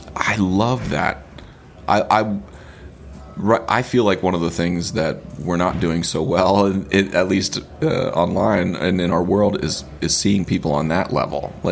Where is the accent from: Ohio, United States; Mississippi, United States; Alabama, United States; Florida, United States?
Ohio, United States; Because I was a kid from Ohio who went and played steel band gigs and made $400 every time I did.